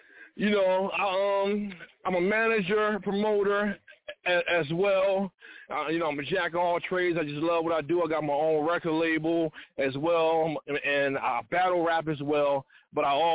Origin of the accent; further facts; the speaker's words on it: Philadelphia, Pennsylvania, United States; Like, I came from the Philly area, you know, so I was out there grinding, you know.